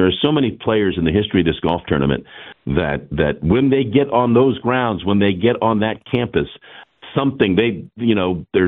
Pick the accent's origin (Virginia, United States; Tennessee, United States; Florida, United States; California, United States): Virginia, United States; Norfolk; They put a radio station in a mall in my hometown of Norfolk, Virginia, and I watched those guys play records and intro records